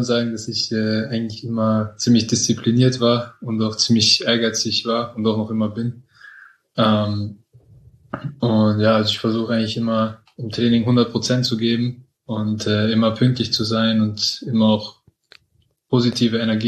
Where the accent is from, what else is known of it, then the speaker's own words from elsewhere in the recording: Vienna, Austria; now in Tübingen, Germany; Ich bin 22 Jahre alt. Ich komme ursprünglich aus Wien und spiele gerade bei den Tigers Tübingen.